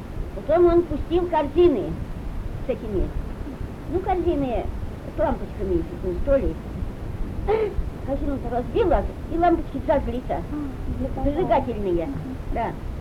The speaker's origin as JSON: {"language": "Russian", "region": "Moscow", "country": "Russia", "said": "А я из Москвы вот в 50-м году приехала."}